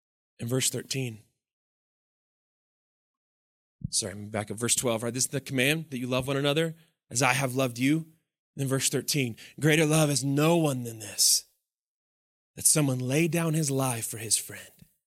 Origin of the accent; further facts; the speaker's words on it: Lubbock, Texas, United States; I grew up in Lubbock, Texas, and there's a famous song that said